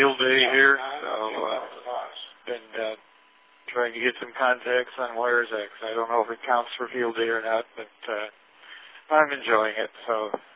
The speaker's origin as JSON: {"language": "English", "town": "Chicago", "region": "Illinois", "country": "United States", "tie": "born or raised there", "lives_now": "Indianapolis, United States", "said": "I grew up in Northern Illinois, too, in Chicago. I've been in Indianapolis basically since 1964, but I grew up in Chicago."}